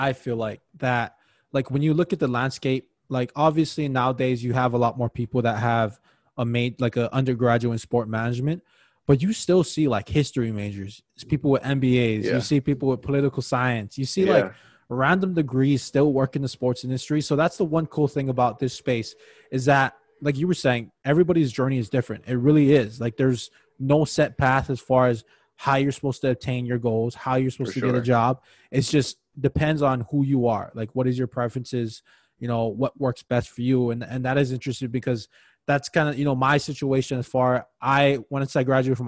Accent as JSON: {"language": "English", "region": "Hawaii", "country": "United States", "lives_now": "Crookston, United States", "said": "I'm originally from Hawaii, so I do love the outdoors, but then I'm in Crookston, Minnesota."}